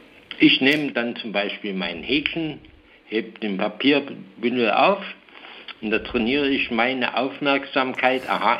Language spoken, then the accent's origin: German; Zeitz, Saxony-Anhalt, Germany; Ansonsten muss ich Zeitz als meine Heimatstadt mal dicke loben.